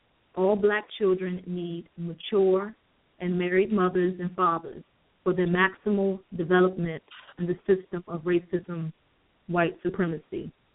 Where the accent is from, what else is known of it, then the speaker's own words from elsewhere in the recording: Maryland, United States; And I'm from Maryland myself.